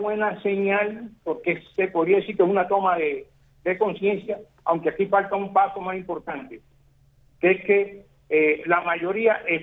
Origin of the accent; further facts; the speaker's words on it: Cuba; pero falta todavía pasos para, como cubano, entrar como agente activo en la solución de esa crisis tan profunda.